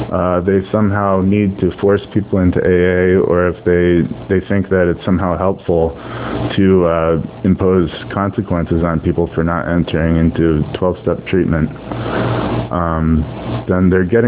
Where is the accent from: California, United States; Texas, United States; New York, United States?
New York, United States; Albany; I'm from Albany, New York, so, I mean, it's pretty...